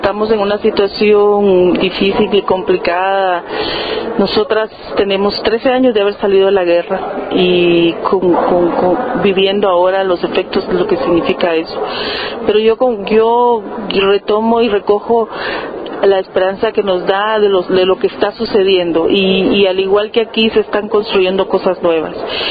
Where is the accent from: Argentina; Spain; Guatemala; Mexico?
Guatemala; de Guatemala.